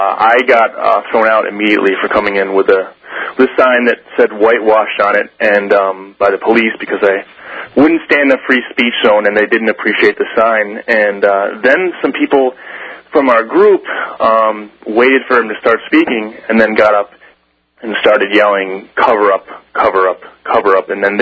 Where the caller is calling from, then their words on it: Great Barrington, Massachusetts, United States; up here in Great Barrington, Mass